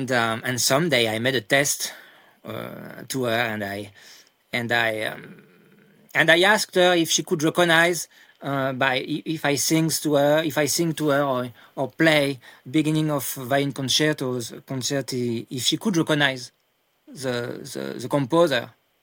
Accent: Paris, Île-de-France, France; English is a second language; Yes, I am from Paris, but every holidays, vacations, we came here in the family home. And then, yes, this is why I can say I grew up here. And I really love this area of France.

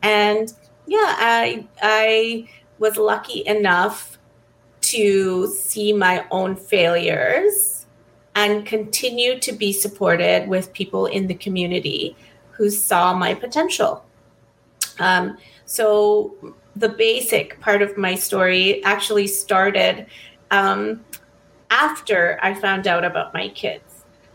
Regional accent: Canada; I grew up here in Canada.

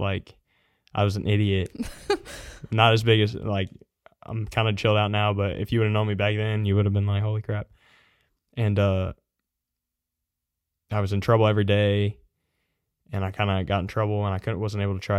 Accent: Idaho, United States; also born or lived in Tennessee; I used to live in Idaho. I was born here in Tennessee. Mm-hmm. And then I moved down to Idaho. I guess my dad's parents were down there, so we moved down there. We're down there for like 12, 13 years.

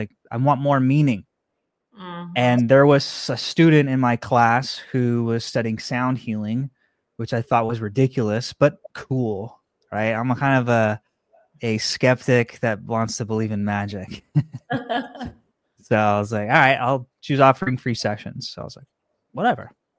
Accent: Stockton, California, United States; I grew up in Stockton, California, which is Central Valley.

